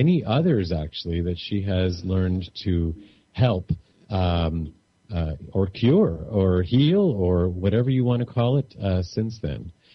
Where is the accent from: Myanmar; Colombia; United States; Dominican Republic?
United States; Kalamazoo, Michigan; I remember my childhood days growing up in Kalamazoo, Michigan as happy ones